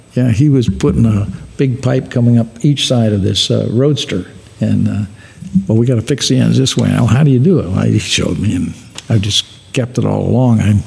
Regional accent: Berkeley, California, United States; I grew up in Berkeley, California, so racing and all the drag strips, it was a big deal

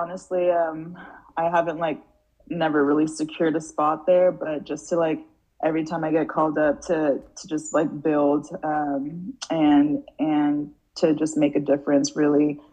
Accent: Georgia, United States; And I think because she is just like so like South, like Atlanta, I'm from Georgia, like she, like nothing scares her.

